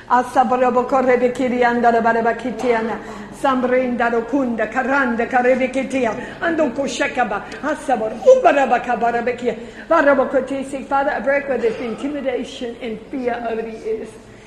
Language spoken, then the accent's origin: English; Australia; I'm an Australian, okay?